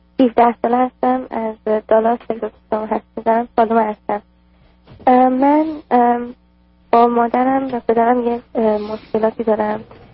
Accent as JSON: {"language": "Persian", "country": "Iran", "also_born_or_lived": "Toronto", "moved": "yes", "lives_now": "Dallas, United States", "said": "من از 1999 از ایران خارج شدیم اومدیم به تورنتو کانادا."}